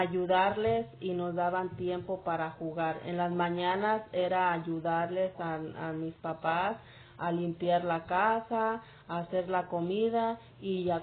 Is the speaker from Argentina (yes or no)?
no; Mexico; Yo nací en México y cuando fui chica, pues lógico, fui a la escuela, jugué en la naturaleza